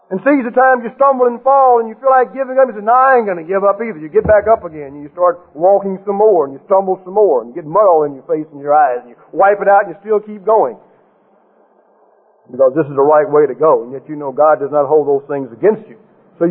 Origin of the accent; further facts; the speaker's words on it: the South, United States; I grew up in the South